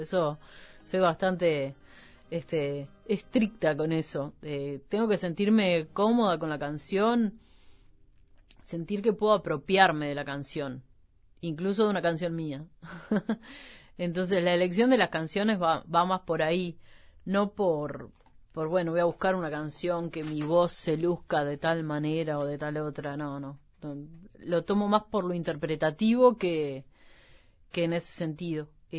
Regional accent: Montevideo, Uruguay; Pero sí me considero una persona 100% montevideana, aunque me gusta mucho el campo y me gusta esa dinámica de vida, pero sí soy montevideana.

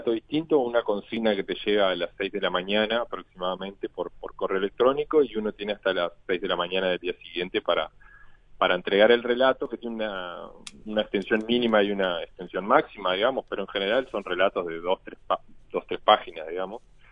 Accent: Tarariras, Colonia, Uruguay; moved away as an adult; now in Montevideo, Uruguay; Nací, crecí en Tarariras, viví hasta más o menos hasta los 25 años y después por tema de estudio y profesionales me vine a Montevideo

